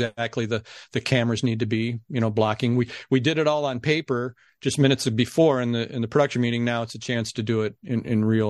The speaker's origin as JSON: {"language": "English", "region": "Ohio", "country": "United States", "tie": "born or raised there", "said": "he grew up in Cleveland. I grew up just outside of Cleveland, a couple minutes."}